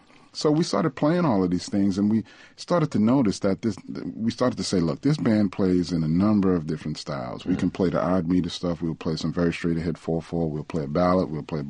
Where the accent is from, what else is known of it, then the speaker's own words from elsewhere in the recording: New Orleans, Louisiana, United States; the thing that was interesting about growing up in New Orleans and being back there is that there were a number of musicians that I'd witnessed growing up who never made any money